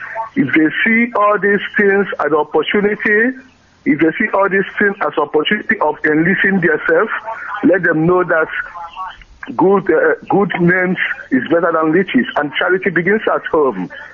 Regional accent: Anambra, Nigeria; now in Guangzhou, China; from Anambra, Biafra, Oluku, in Idemiri North Local Government Area.

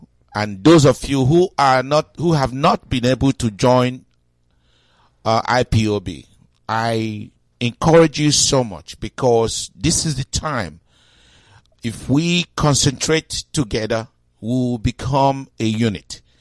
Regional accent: Old Umuahia, Abia, Nigeria; I am from Old Umuahia, in Umuahia local government, Abia State, in Biafra land.

